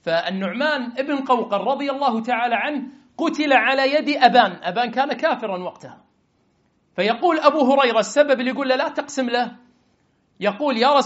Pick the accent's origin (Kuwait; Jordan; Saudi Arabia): Kuwait; عندنا بالكويت